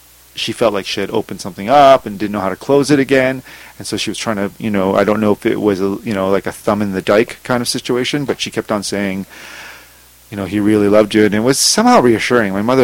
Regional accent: Montreal, Quebec, Canada; also born or lived in Vancouver; So we came from Montreal, and when my father divorced, he came out to Vancouver, and then I followed him

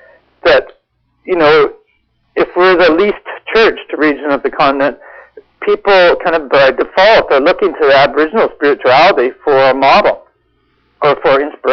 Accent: Canada; But anyways, I like being Canadian, and I like our distinct identity that's developed.

